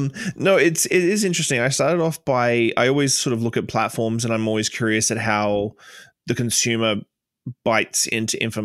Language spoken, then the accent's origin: English; Australia; now in Canada; I'm from the far west side of Canada. I'm a transplant from Australia. I've been here 15 years, but for some reason my accent won't wane regardless of how long I'm here.